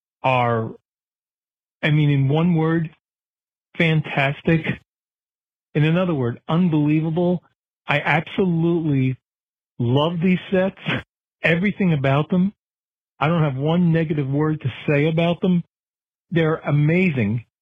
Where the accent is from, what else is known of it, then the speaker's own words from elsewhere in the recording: Evansville, Indiana, United States; I'm from Evansville, Indiana